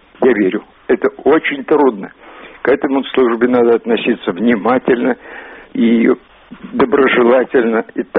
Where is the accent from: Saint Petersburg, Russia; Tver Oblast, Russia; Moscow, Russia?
Moscow, Russia; born there; Я давно живу, я родился в Москве, мне много лет